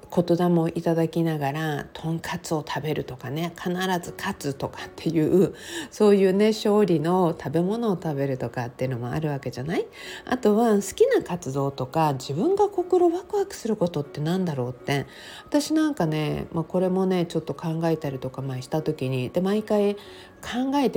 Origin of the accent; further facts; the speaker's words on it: Okinawa, Japan; born there; やっぱり私はね沖縄生まれだから、もうちょっとなんか心が求めてるなっていう時はちょっと海見たいとかね